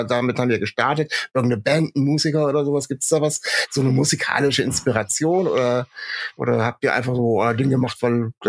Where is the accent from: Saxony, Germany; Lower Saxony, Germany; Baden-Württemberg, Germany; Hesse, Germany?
Hesse, Germany; ich bin in Nordhessen aufgewachsen und meine Eltern und Großeltern haben also mindestens untereinander noch komplett nordhessisch gesprochen.